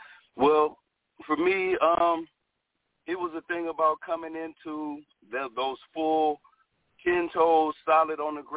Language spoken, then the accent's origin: English; Los Angeles, California, United States; also born or lived in Lynwood; I was in Los Angeles. Yeah, Los Angeles. I was born in Linwood, but I grew up in Compton Watts, South Central area.